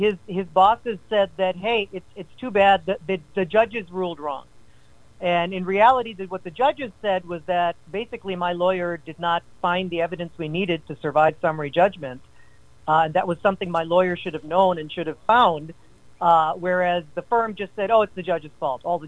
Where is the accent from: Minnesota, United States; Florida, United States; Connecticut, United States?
Florida, United States; Melbourne; also born or lived in Calgary, Canada; I was born in Calgary. I lived the first 9 months of my very, very young life in Canada, and then they became American citizens and settled in Melbourne, Florida for a couple years while I was a toddler, 1, 2, and 3 years old.